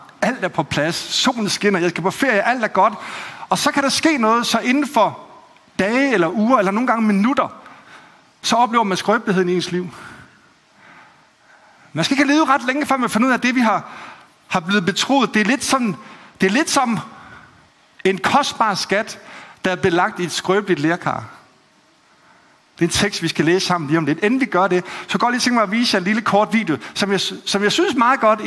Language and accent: Danish; Jutland, Denmark; Jeg er selv jyde.